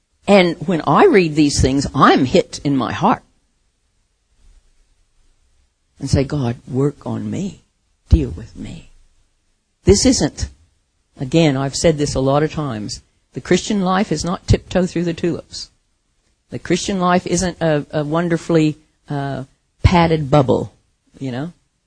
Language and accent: English; United States; You know, I was brought up in America and we don't ask that kind of question.